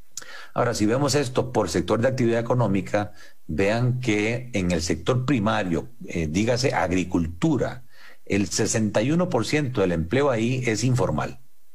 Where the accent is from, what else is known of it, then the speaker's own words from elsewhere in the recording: Costa Rica; ¿Qué es lo preocupante como costarricenses?